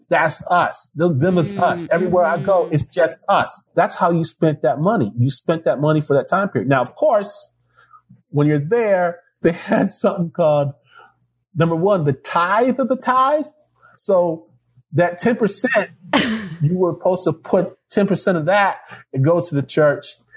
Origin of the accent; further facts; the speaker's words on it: Marlette, Michigan, United States; also born or lived in Detroit; But I was born in Detroit. I lived there until I was five until we moved to the thumb of Michigan.